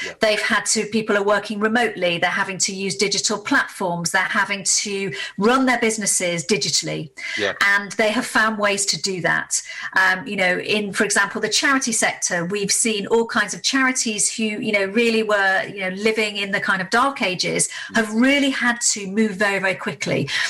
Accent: Leeds, Yorkshire and the Humber, United Kingdom; Well, I'm originally a Yorkshire lass, born in Leeds, and I'm an international speaker.

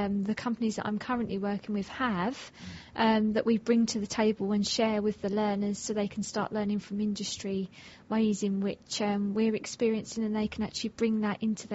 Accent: Rochester, South East England, United Kingdom; I'm from Kent, born and bred, in a lovely town called Rochester.

